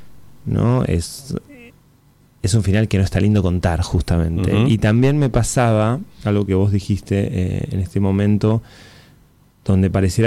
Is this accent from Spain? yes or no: no; Argentina; porque soy argentino y orgulloso y feliz de tener una historia tan grande